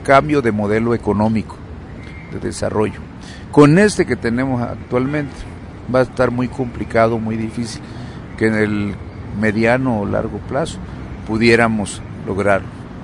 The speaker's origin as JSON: {"language": "Spanish", "region": "Sonora", "country": "Mexico", "said": "Yo soy del estado de Sonora, soy ejidatario de el Miguel Hidalgo del reparto del 76"}